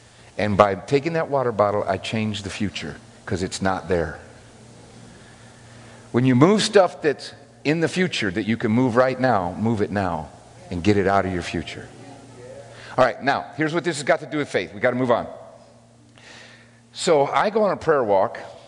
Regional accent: the South, United States; I'm from the South, and that's how I run.

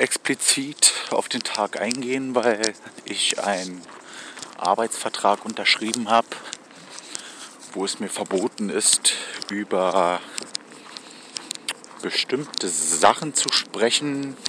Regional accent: Berlin, Germany; Eine Minute noch. Als Berliner.

